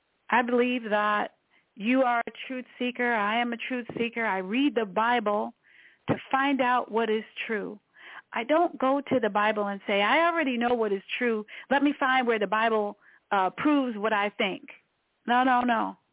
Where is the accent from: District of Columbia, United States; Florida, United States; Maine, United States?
District of Columbia, United States; Washington; doesn't happen in Washington, D.C., my hometown